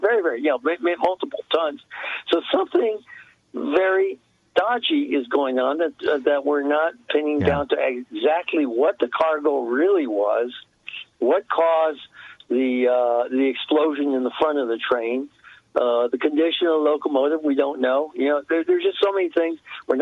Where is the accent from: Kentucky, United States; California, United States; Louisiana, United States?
California, United States; when I grew up in California